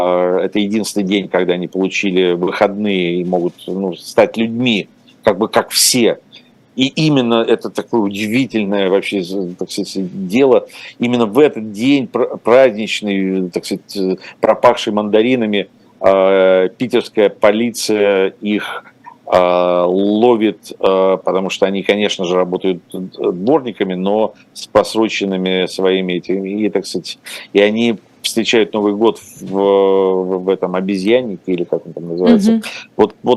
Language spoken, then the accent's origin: Russian; Ukraine; now in Russia; прожив там те же 20-30 лет в России, но при этом родился и вырос в Украине, я российский режиссер